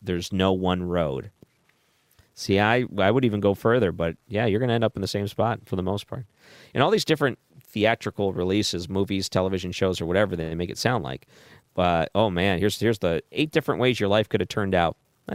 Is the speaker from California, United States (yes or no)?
no; Michigan, United States; I think about my own case. I grew up in Michigan.